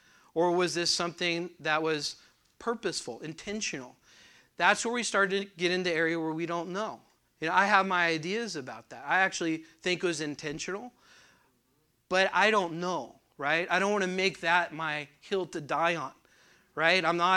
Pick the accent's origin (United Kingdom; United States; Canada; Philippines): United States; California; And I'm from California, so I'm not bashing California.